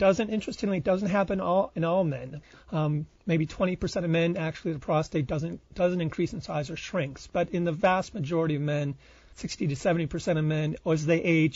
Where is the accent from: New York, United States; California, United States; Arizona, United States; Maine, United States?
Arizona, United States; Tucson; I grew up in Tucson, Arizona. I went to undergrad at University of Arizona.